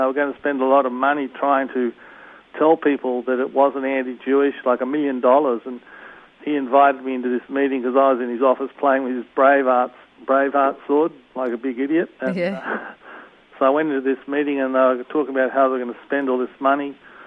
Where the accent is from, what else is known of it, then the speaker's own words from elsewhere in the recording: Australia; with an accent like this, you've got to be kidding. I'm a photographer from Australia.